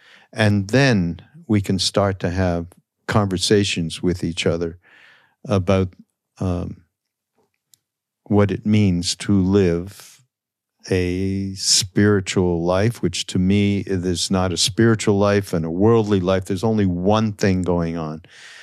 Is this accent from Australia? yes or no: no; Montreal, Quebec, Canada; when I was growing up in Montreal.